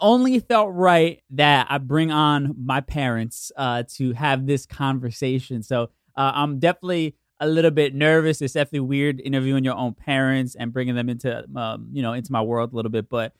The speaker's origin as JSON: {"language": "English", "country": "United States", "tie": "born there", "said": "I am 100% Puerto Rican, but I was born here in the States."}